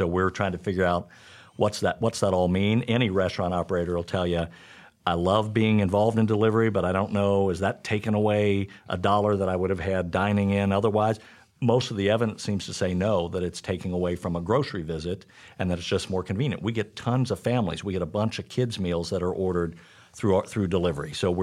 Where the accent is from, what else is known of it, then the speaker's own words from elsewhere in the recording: Cincinnati, Ohio, United States; But I had friends that I grew up with here in Cincinnati